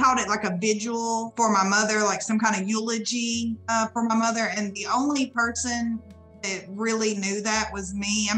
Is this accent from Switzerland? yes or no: no; Arkansas, United States; I'm from Arkansas.